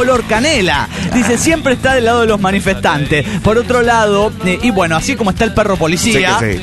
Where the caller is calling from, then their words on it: Managua, Nicaragua; de Managua, Nicaragua.